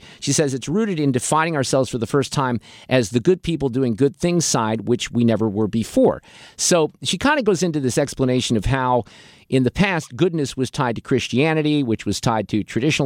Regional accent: Boulder Creek, California, United States; In the 70s, there were a lot of 60s residue, as we called it in my hometown. And that was Boulder Creek in Santa Cruz Mountains and back down in Santa Cruz itself.

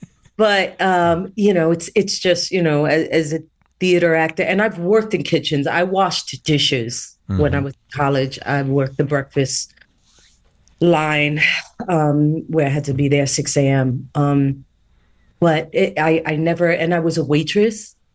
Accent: New York, United States; I'm a New Yorker, so I know that Mr. Beef is epic in Chicago.

